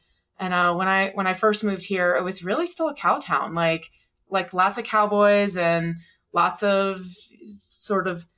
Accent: Florida, United States; moved away as an adult; now in Colorado, United States; Growing up in Florida is very different than Colorado. And so I had this like lifelong dream, childhood dream of moving to Colorado.

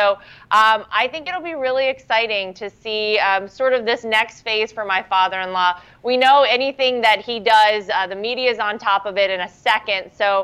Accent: North Carolina, United States; North Carolina is where I was born and raised. My entire family still lives there.

